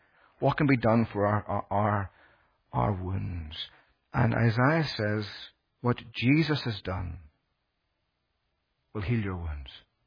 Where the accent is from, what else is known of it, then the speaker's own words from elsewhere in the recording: Northern Ireland, United Kingdom; I grew up in Northern Ireland.